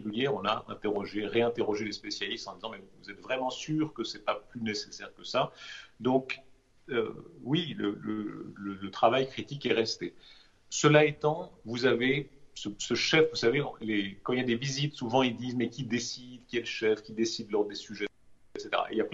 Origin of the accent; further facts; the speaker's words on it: Switzerland; même les plus critiques d'entre eux avaient forcément pas la même attitude que nous en Suisse, de loin, etc.